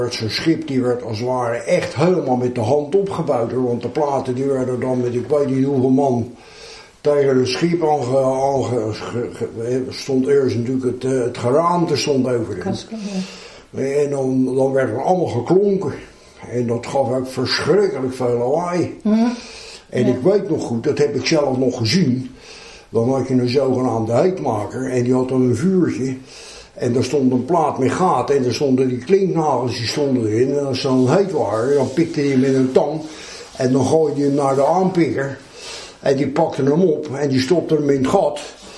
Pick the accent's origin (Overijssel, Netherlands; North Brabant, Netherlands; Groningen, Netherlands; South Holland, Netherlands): South Holland, Netherlands; Leiderdorp; Ik ben in Leiden geboren, maar ik heb de eerste levensjaren doorgebracht in Leiderdorp, in de Doeslaan.